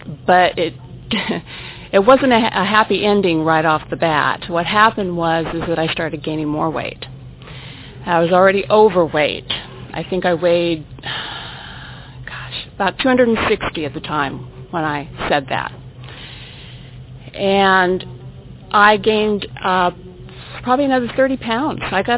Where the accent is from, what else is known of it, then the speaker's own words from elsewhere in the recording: Portland, Oregon, United States; I'm a grateful compulsive overeater, and I'm from Portland, Oregon.